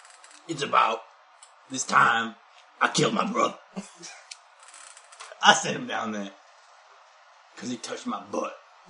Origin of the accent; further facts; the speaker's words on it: South Dakota, United States; South Dakota.